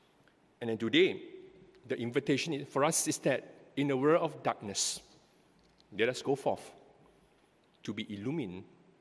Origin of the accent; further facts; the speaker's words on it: Singapore; Back in the 1980s, I grew up in Toa Payoh, and in those days, we had occasional blackouts.